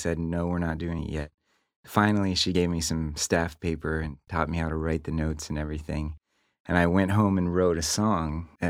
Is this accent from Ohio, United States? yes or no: yes; Felicity, Ohio, United States; I grew up in Felicity, Ohio, which is a small farm town out east.